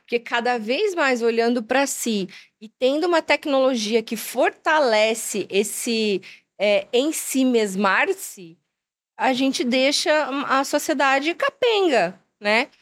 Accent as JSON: {"language": "Portuguese", "town": "Campo Grande", "region": "Mato Grosso do Sul", "country": "Brazil", "said": "A gente é de Campo Grande, Mato Grosso do Sul, né?"}